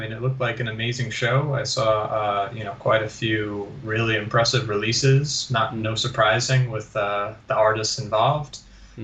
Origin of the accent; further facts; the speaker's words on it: New York, United States; NFL, the Philadelphia Eagles, which is surprising being that I'm from New York.